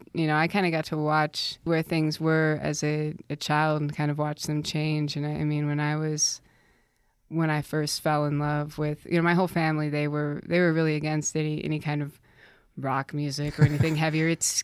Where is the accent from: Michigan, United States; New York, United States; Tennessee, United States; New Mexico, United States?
Tennessee, United States; also born or lived in Ohio; I was born in Ohio and I grew up in Tennessee, and you know, I grew up singing in my family's bluegrass band